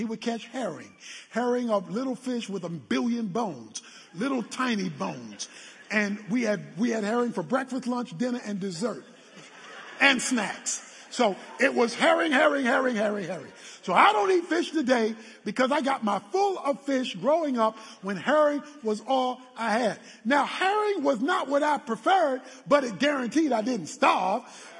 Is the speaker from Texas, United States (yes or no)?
no; Baltimore, Maryland, United States; Okay, you all know I'm from Baltimore, and we went months sometimes with my father not getting jobs, working on the waterfront.